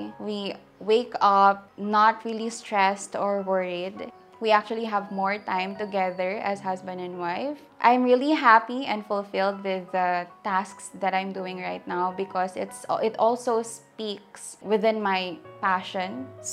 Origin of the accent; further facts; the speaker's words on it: Gamay, Eastern Visayas, Philippines; English is a second language; So I grew up in Gamay, Northern Samar. It's actually a very far-flung area, 8 hours away from the nearest airport.